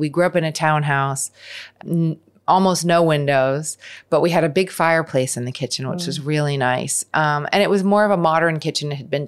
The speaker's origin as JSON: {"language": "English", "town": "Los Angeles", "region": "California", "country": "United States", "tie": "born there", "also_born_or_lived": "New York City / Santa Monica", "said": "I was born here in Los Angeles, in Hollywood. Mm. We kind of went back and forth between New York City and Santa Monica a lot."}